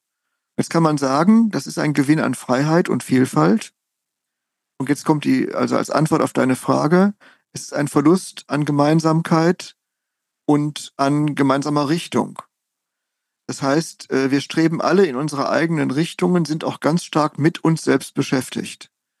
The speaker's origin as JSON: {"language": "German", "town": "Münster", "region": "North Rhine-Westphalia", "country": "Germany", "moved": "yes", "said": "Ich komme ja aus Münster"}